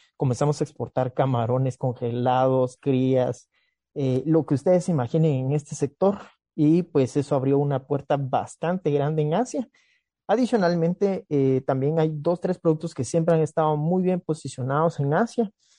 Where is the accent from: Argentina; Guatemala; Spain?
Guatemala